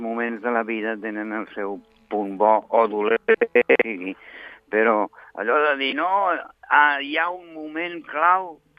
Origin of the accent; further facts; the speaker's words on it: Barcelona, Catalonia, Spain; also born or lived in Mallorca / Formentera; Però importat a Barcelona ja quan tenia 2 anys i mig, una cosa així, no? És a dir, que jo sóc balear de Mallorca